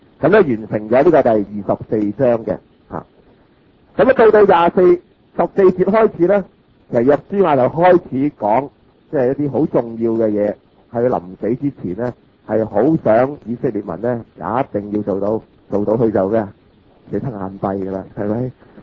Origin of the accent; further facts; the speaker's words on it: Hong Kong; 我哋嘅先祖，即係我哋如果就喺香港啦，如果我哋前幾代從邊度嚟㗎？大陸嚟㗎嘛